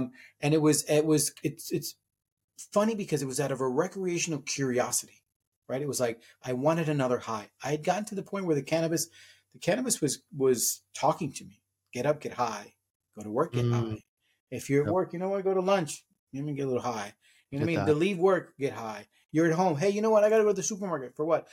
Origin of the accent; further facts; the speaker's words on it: Miami, Florida, United States; I grew up in Miami in the 80s.